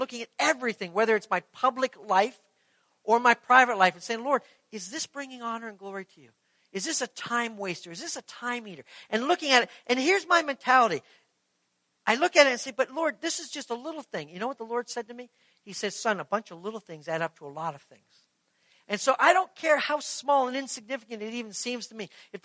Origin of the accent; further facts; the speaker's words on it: Canada; now in United States; In my case, I can say I'm a Scotchman. I'm a Canadian.